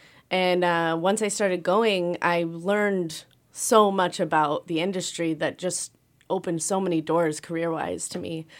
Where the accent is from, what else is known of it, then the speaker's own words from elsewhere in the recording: Oregon, United States; And where I grew up in Oregon, there were hatcheries, smaller hatcheries that we used to go visit when I was little.